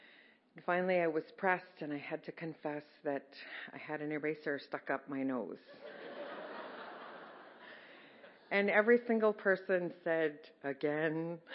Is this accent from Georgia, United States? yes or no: no; Bethel, Alaska, United States; also born or lived in Aniak; I actually was born and raised in Bethel and also upriver in Aniak.